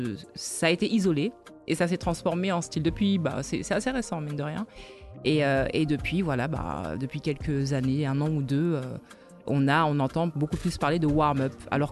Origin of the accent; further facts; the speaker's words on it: Basse-Terre, Guadeloupe, France; Donc, effectivement, j'ai grandi à Basse-Terre, mais je viens de la Guadeloupe. Et Basse-Terre est une ville de la Guadeloupe.